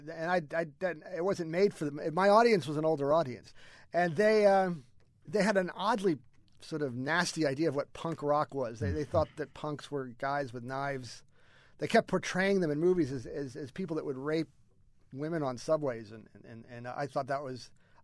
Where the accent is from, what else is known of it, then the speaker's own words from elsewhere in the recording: Salt Lake City, Utah, United States; some anecdotes that I remember from when I was a kid about growing up in Salt Lake and some of the things that I did with my friends.